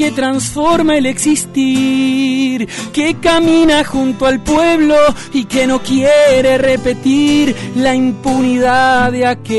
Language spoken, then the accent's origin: Spanish; Río Grande, Tierra del Fuego, Argentina; a nosotros nos interesa, a los fueguinos, porque yo también soy un vecino de Río Grande